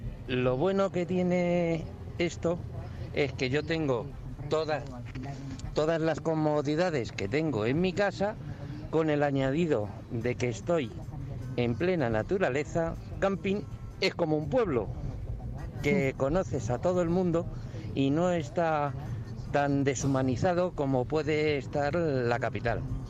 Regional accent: Madrid, Community of Madrid, Spain; soy de Madrid.

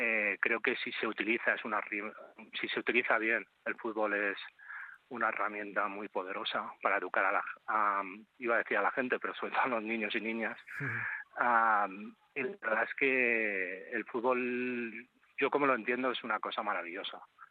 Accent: Madrid, Community of Madrid, Spain; Soy de origen sirio, nací en Madrid, y me crié allí, pero bueno, siempre he tenido ese vínculo con Siria

